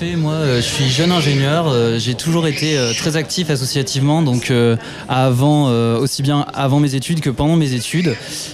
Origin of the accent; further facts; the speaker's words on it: Lille, Hauts-de-France, France; Je suis aussi de Lille